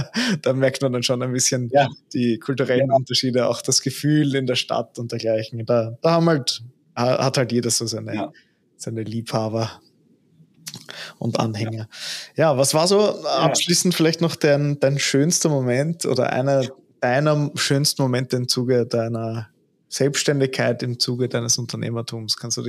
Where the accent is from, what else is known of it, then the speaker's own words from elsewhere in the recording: Vienna, Austria; Nur, dass man in München definitiv ein bisschen gescheiter redet als bei uns in Wien. In Wien, ja, verwurschteln wir die Worte einfach nur.